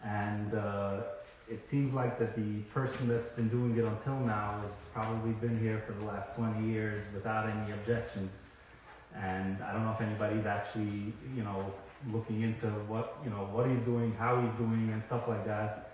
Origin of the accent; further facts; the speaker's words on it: Muncie, Indiana, United States; I grew up in Muncie to begin with.